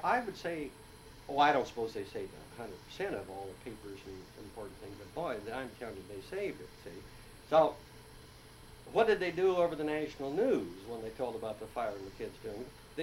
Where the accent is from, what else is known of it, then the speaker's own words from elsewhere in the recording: Indiana, United States; See, in my home state, Indiana, at that time at least